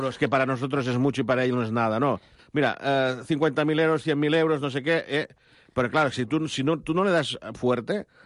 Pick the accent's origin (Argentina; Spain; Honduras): Spain; Catalonia; que no estás por la feina, como decimos catalanes